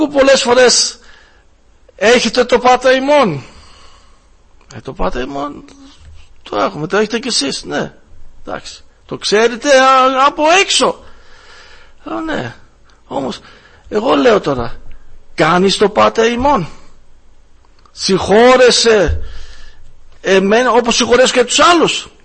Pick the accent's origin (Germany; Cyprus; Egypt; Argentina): Germany; Greek is a second language; also born or lived in Greece; και είμαι από τη Γερμανία, όποιος δεν με ξέρει. Και είχα ζήσει στην Ελλάδα 13 χρόνια, τώρα είμαι πάλι στη Γερμανία, αρκετά τώρα περίπου 7 χρόνια.